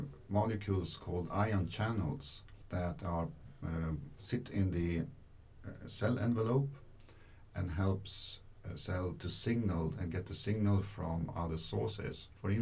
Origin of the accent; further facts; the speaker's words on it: Sweden; English is a second language; now in Japan; I come from Sweden. I came here to OIST 2 years ago. And in Sweden, I was previously at the Karolinska Institute in Stockholm.